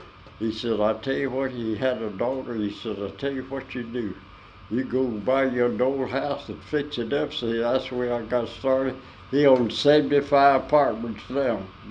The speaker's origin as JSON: {"language": "English", "region": "Georgia", "country": "United States", "tie": "born or raised there", "said": "I grew up in Cotton County. It's changed then to Fulton County."}